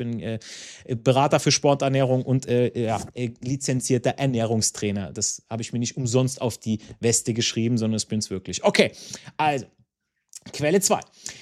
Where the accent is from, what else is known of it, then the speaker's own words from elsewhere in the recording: Italy; in meinem Heimatland Italien